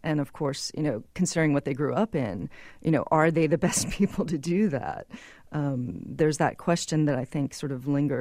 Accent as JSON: {"language": "English", "region": "Massachusetts", "country": "United States", "tie": "born or raised there", "said": "I grew up on the water. I grew up in Massachusetts, right at the very beginning of Cape Cod."}